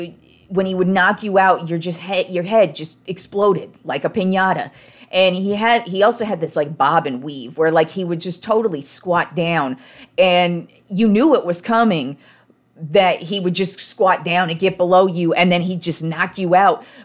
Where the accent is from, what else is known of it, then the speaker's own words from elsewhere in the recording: Reno, Nevada, United States; And if you're from Nevada, like I'm from Reno, Mills Lane was the dude in Nevada.